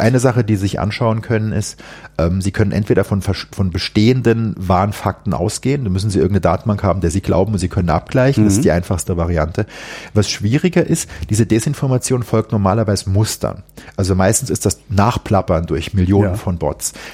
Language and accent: German; Saarland, Germany; Ich bin in der Tat da groß geworden.